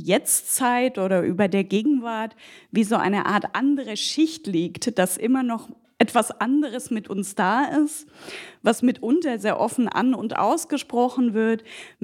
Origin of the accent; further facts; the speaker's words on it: West Germany, Germany; also ich bin in Westdeutschland aufgewachsen in den 80ern, war das östliche Europa wirklich sehr weit weg.